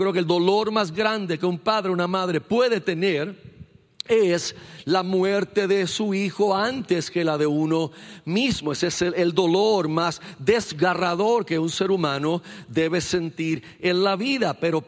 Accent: Carolina, Puerto Rico; pues yo me crié allá en Carolina, en la ciudad de Carolina.

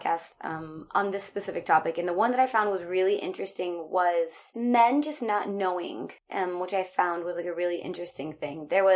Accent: United States; now in Prague, Czechia; I'm an American living in Prague.

